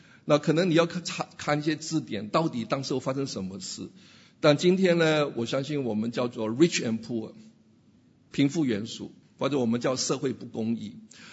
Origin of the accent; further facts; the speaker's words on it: China; 是不是我们中国人所说的逢人只说三分话啊？